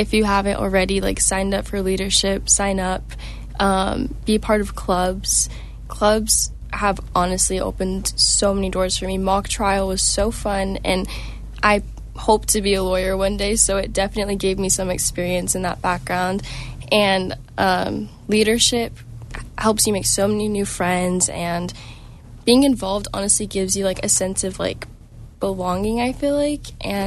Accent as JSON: {"language": "English", "region": "California", "country": "United States", "said": "I came from the Bay Area and people were honestly like kind of mean there."}